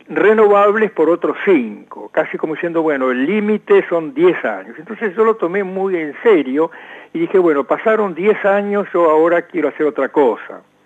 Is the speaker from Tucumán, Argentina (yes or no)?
no; Punta Alta, Buenos Aires Province, Argentina; se estuvo un tiempito organizando en mi pueblo, en Punta Alta, una nueva comunidad.